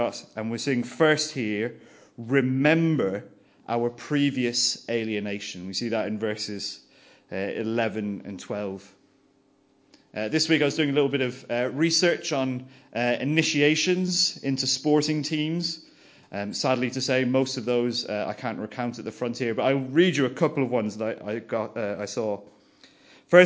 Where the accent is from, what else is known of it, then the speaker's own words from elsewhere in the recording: Ireland; because I'm Irish and I don't really care as much as everyone else does.